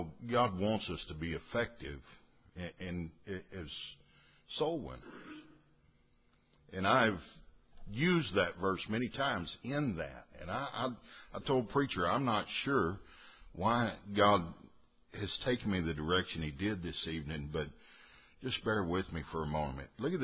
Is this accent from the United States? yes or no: yes; the South, United States; I didn't want to be a Polak. I'm from the South.